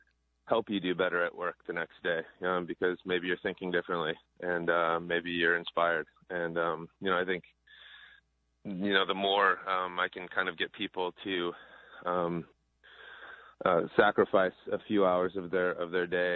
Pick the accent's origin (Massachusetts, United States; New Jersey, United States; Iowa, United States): Iowa, United States; I think I'm kind of tripling down on Iowa, tripling down on, my home state, and trying to make this a real haven for live music.